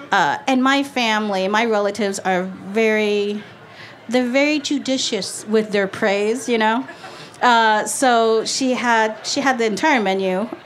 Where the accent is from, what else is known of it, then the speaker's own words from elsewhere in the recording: North Vietnam, Vietnam; the northern way is with minced pork